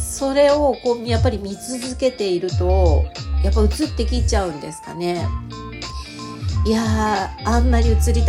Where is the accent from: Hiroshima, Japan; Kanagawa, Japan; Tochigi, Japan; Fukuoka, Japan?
Fukuoka, Japan; まあ、私も福岡出身なので